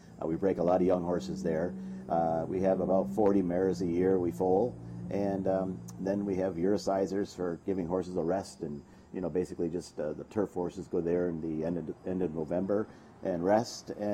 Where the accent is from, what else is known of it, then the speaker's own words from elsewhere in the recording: New York, United States; I came from the Finger Lakes area. My dad trained horses out there. And I cut my teeth out there